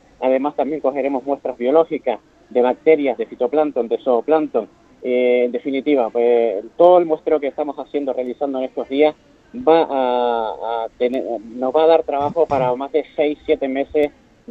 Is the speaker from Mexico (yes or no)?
no; Canary Islands, Spain; como canarios también que somos